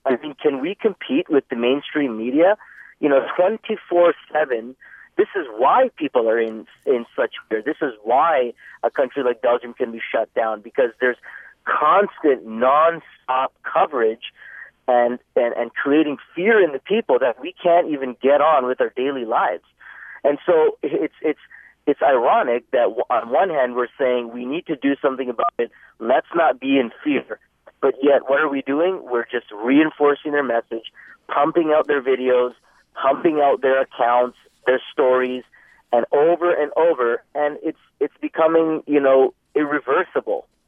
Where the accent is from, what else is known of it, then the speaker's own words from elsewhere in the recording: Canada; Being a Canadian, you know, we came up with the concept of responsibility to protect doctrine.